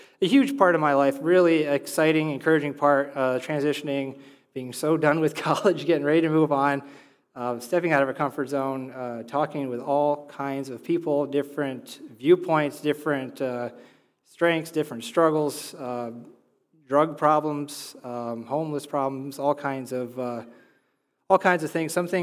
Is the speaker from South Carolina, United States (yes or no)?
no; Canton, Pennsylvania, United States; I would always tell people I'm from Canton, where we have one traffic light. The borough is one square mile, and usually a traffic jam is a tractor going down the road.